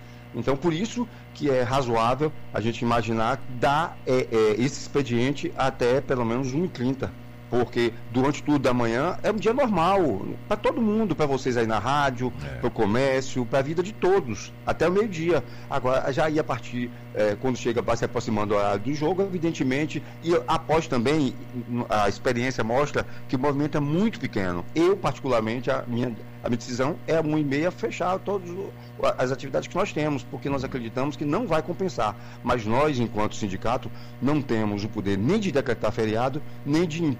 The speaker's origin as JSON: {"language": "Portuguese", "country": "Brazil", "said": "Mas como brasileiro que somos"}